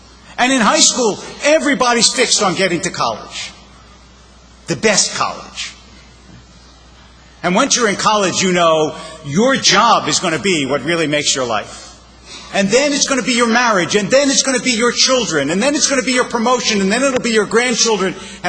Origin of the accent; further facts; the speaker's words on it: Philadelphia, Pennsylvania, United States; Growing up in Philadelphia, the trip we took was down to the shore. That's what you do in Philadelphia.